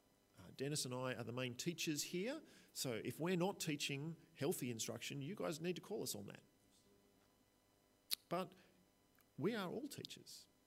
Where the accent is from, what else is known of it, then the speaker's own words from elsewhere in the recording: Australia; Now, I'm an Australian, that's hard for me to hear.